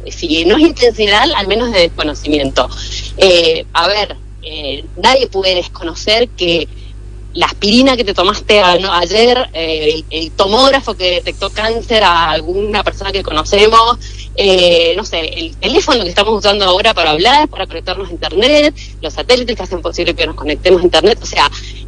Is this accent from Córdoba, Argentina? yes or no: no; Mendoza, Argentina; born there; moved away as an adult; now in San Juan, Argentina; Soy cuyana, soy cuyana. Sí, soy nacida en Mendoza, pero bueno, me vine a estudiar a San Juan hace varios años ya, lo que delata un poco mi edad. Así que bueno, me autopercibo sanjuanina.